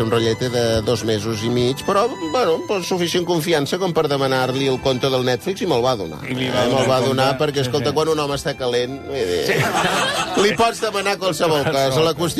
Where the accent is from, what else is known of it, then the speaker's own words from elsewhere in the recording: Catalonia, Spain; No, que sóc català, hòstia.